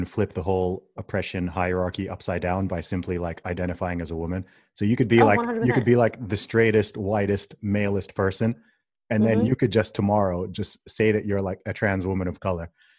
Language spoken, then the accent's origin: English; Saudi Arabia; also born or lived in England; I was born in England, grew up in Saudi Arabia. My family's from Nigeria.